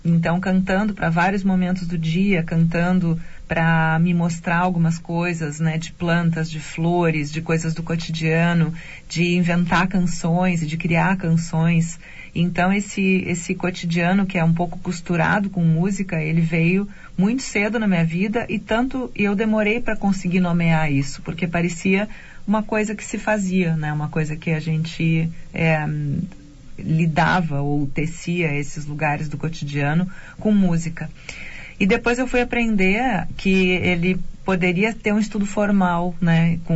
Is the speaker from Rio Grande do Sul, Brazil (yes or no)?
yes; Pelotas, Rio Grande do Sul, Brazil; Sim, sou de Pelotas.